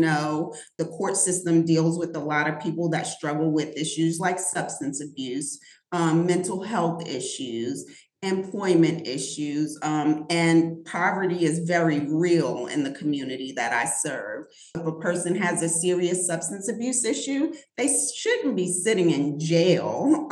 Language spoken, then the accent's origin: English; North Carolina, United States; So even though I'm from Bertie County, this is where my family is from